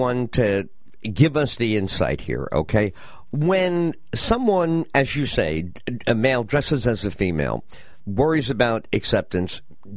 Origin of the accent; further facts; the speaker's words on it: New York, United States; I grew up in the Bronx in New York.